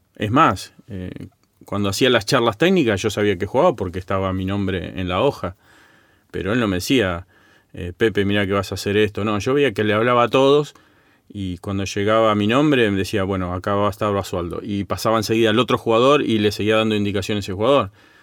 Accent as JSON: {"language": "Spanish", "town": "Campana", "region": "Buenos Aires Province", "country": "Argentina", "said": "Yo soy de Campana, no conocía nada."}